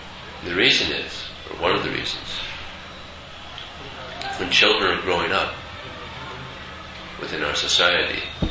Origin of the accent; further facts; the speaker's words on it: United States; Just like myself, I grew up in America, and at about 22 I went on a spiritual search